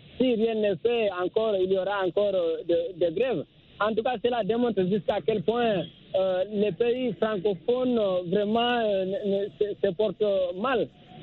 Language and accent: French; Guinea; si je prends l'exemple de la Guinée, mon pays d'origine